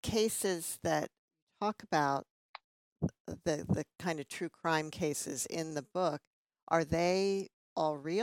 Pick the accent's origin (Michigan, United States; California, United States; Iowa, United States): Iowa, United States; Fairfield; I'm not going to talk about the one in my hometown of Fairfield, Iowa